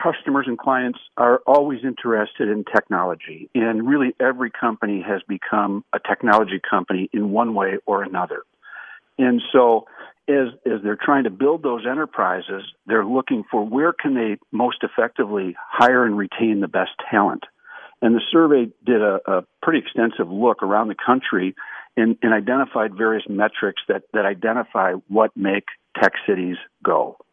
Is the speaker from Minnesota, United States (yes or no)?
yes; Minnesota, United States; You know, when I meet somebody for the first time and I tell them I'm from Minnesota, they say, oh, it's cold there.